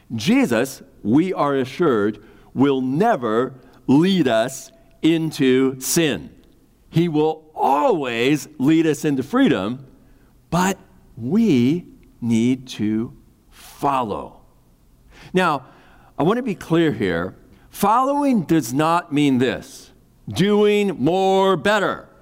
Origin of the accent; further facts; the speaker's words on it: Kansas City, United States; I grew up in Kansas City